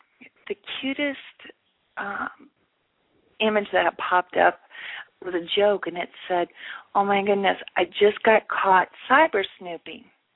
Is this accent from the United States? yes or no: yes; Midwest, United States; I grew up in the Midwest, but we don't have Mayberry days.